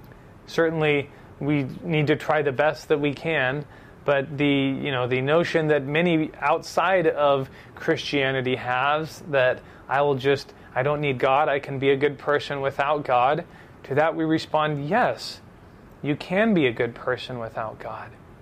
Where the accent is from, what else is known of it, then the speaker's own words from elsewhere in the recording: United States; I'm obviously an American